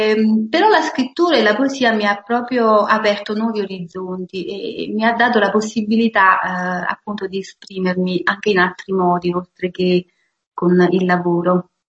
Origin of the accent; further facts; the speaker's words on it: Nocera Superiore, Campania, Italy; In effetti io vengo da Nocera Superiore, proprio in provincia di Salerno e quindi in Campania.